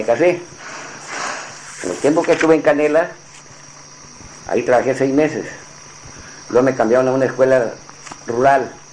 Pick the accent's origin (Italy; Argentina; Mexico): Mexico; Los Corrales, Durango; born there; Nací en Los Corrales, Tepehuanes, Durango, el 1 de abril de 1925.